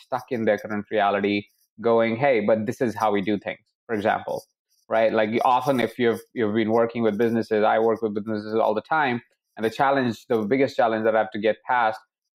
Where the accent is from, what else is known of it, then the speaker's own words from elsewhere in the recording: Jaipur, Rajasthan, India; I was born in Jaipur in a house of 23 people.